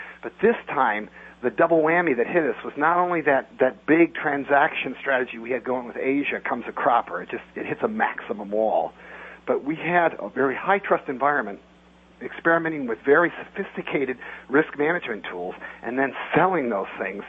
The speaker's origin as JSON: {"language": "English", "country": "United States", "said": "And that's all I invest in my exceptionalism here as an American."}